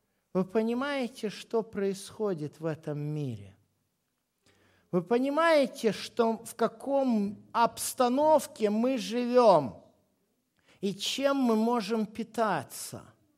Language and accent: Russian; Poltava Oblast, Ukraine; moved away; мы не местные на Западной Украине, мы приехали с степной Украины, из Полтавской области, лесостепь, понимаете?